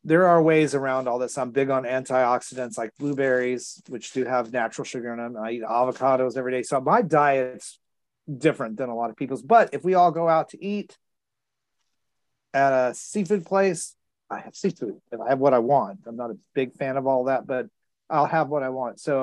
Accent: Texas, United States; I learned to use sunscreen really early on, which was fortunate since I grew up in Texas

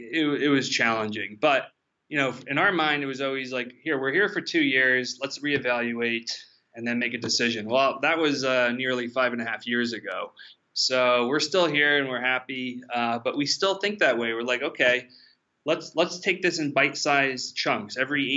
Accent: New Jersey, United States; when I was growing up in North and Central Jersey

